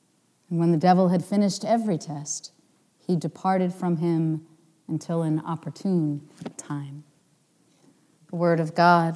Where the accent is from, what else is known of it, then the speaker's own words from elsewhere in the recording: New York, United States; as a kid growing up in New York, my father used to say to stay away from them.